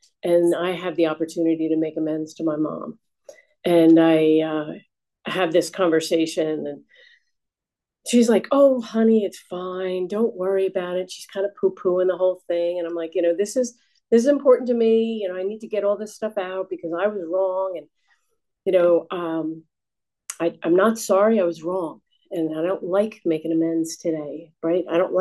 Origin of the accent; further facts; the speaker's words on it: New York, United States; there's five of us in my family. We grew up in New York.